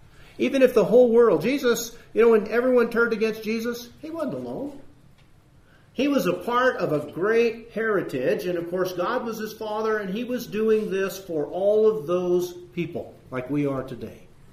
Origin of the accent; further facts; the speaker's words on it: United States; I'm an American, but not really.